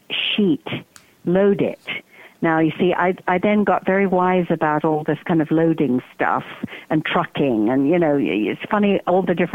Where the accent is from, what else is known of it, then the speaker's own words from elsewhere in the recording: England, United Kingdom; seeing as how I'm originally from England.